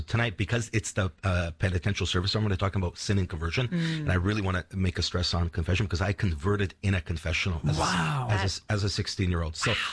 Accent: Canada; born there; I was born in Canada, but my history began obviously before. My parents are from... I think it's a very famous place, Shrine Medjugorje.

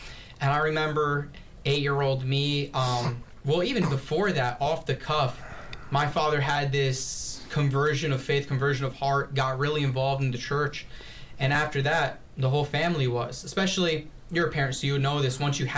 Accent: Livingston, New Jersey, United States; born there; So I was born in Livingston, New Jersey, right?

